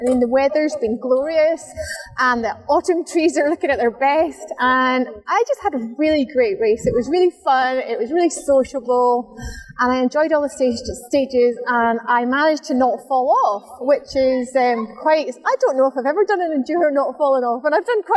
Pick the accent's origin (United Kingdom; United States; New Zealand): United Kingdom; Perth, Scotland; I'm from Perth